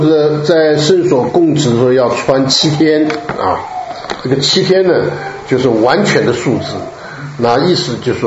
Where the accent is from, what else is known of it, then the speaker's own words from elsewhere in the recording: China; 我想这个我们平常尤其我们中国人呢，不需要强调吃了，对不对？